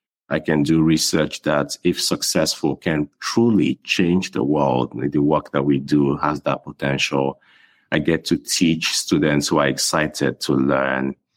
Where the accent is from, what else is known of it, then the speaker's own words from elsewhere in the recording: Nigeria; I think growing up in Nigeria, I never really dreamed of becoming a professor as my full-time career.